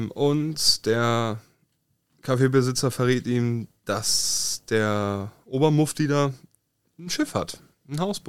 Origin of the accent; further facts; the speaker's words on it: Germany; also wir kommen aus der Nähe von Hamburg.